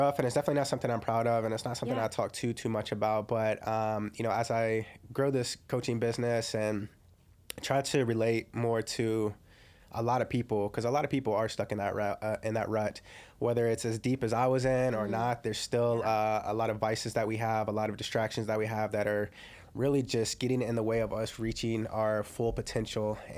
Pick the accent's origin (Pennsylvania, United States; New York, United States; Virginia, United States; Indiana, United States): Virginia, United States; Lynchburg; I'm originally from Lynchburg, Virginia, a little okay. small town in Virginia, central Virginia. Grew up on a farm, believe it or not.